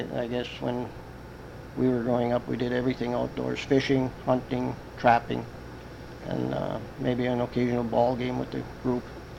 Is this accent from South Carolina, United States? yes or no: no; Ishpeming, Michigan, United States; born there; I was born in Ishpeming, September the 25th, 1931, in my grandparents' home.